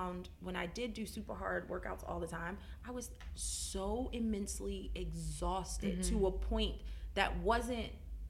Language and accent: English; Philadelphia, Pennsylvania, United States; And marrying the man I married, it's like, I'm from Philadelphia.